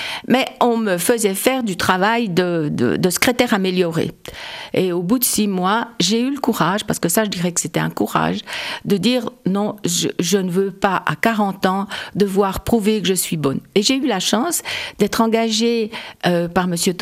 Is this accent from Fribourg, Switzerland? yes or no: no; Porrentruy, Jura, Switzerland; à Porrentruy. À 15 ans, j'ai travaillé dans le commerce de ma mère.